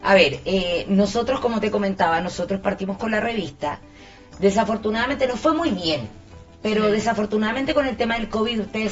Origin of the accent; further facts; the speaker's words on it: Dominican Republic; No es que República Dominicana tenga rabia, pero somos vecinos de Haití.